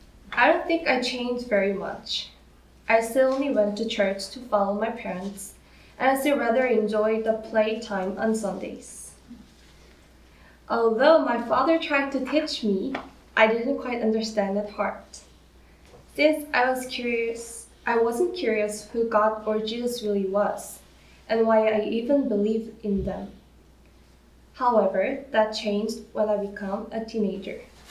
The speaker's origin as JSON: {"language": "English", "town": "Chuncheon", "region": "Gangwon", "country": "South Korea", "tie": "born or raised there", "said": "I was born and raised in Chuncheon, Korea. And I grew up in a very Christian family because both my parents' families were Christian."}